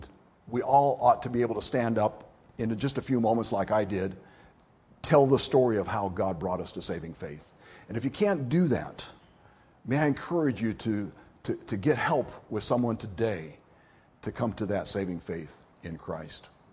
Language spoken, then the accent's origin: English; United States; And I said, "Yeah, but I'm from America."